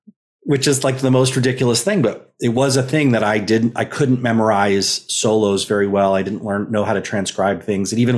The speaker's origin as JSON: {"language": "English", "town": "Los Angeles", "region": "California", "country": "United States", "said": "I mean, I'm from Los Angeles, so it wasn't very far, but I came home and we're just kind of done."}